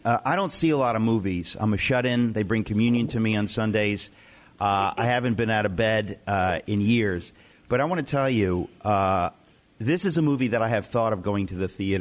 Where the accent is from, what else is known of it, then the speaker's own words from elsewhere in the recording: New York, United States; it is New York from the 1970s and 80s when you and I grew up in the New York area.